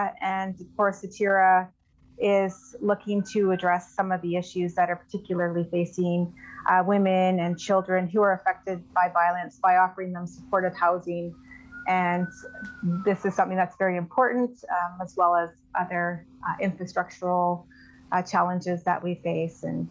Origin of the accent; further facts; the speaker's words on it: Vancouver, British Columbia, Canada; born there; I was born in Vancouver.